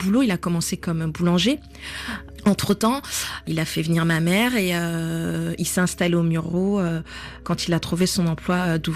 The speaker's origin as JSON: {"language": "French", "country": "France", "said": "je suis française, je me considère comme telle"}